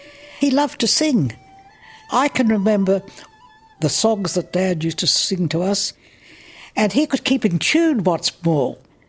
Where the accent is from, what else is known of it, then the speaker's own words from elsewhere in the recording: Darwin, Northern Territory, Australia; Really, you can say that Darwin is my hometown. And look, I could kiss the ground whenever I go there. I love it. You know, if ever you grew up in Darwin, you could never, ever feel that your home was anywhere else but the Northern Territory.